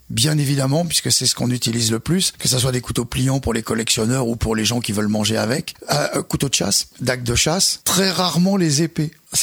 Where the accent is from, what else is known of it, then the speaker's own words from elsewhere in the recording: Paris, Île-de-France, France; quand j'étais petit, j'habitais à Paris.